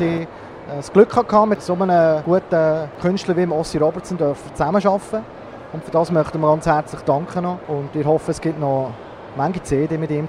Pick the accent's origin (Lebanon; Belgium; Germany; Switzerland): Switzerland; Oensingen, Solothurn; ich komme aus Önzigen und bin Sänger, Mitkomponist vom Projekt